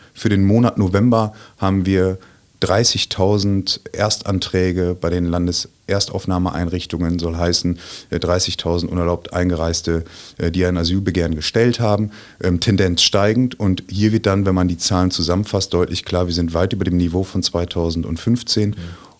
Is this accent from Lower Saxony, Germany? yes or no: no; Münster, North Rhine-Westphalia, Germany; Ich komme aus Münster, im wunderschönen Münsterland